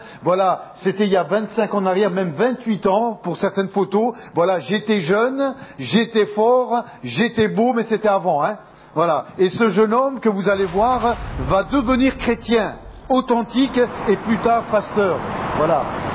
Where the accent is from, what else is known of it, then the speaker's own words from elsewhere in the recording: Montélimar, Auvergne-Rhône-Alpes, France; je viens du sud de la France. Qui connaît Montélimar? Montélimar dans le sud de la France?